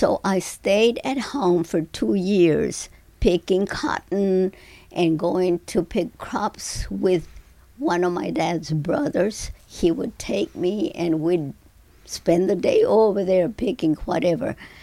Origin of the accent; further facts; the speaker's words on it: Ben Bolt, Texas, United States; also born or lived in Kingsville; We did, because I was born in Kingsville. My sisters, I have two sisters, one since has passed, but they were born in Duval County, and La Copita and Concepcion, so they did move from place to place until they came finally to Ben Bolt, and that's where we grew up